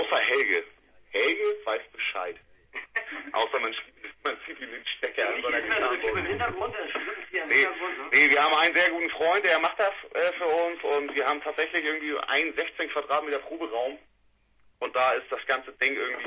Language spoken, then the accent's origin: German; Lower Saxony, Germany; born there; geboren in Niedersachsen.